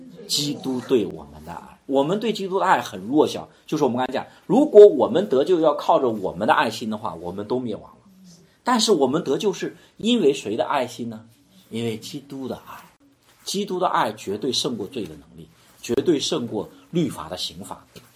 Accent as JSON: {"language": "Chinese", "country": "China", "said": "你比如说这个我们中国人这个比如说体育很厉害嘛，比如说乒乓球羽毛球都很厉害"}